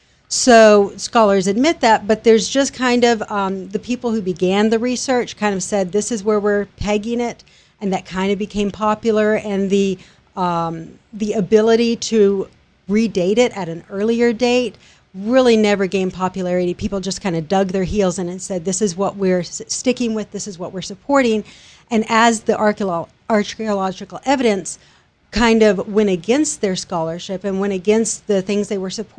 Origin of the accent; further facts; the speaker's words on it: Fort Worth, Texas, United States; No, I'm originally from Fort Worth.